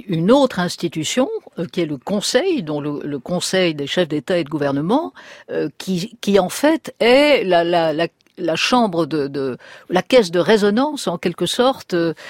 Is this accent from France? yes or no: yes; France; une institution très méconnue, et notamment chez nous, en France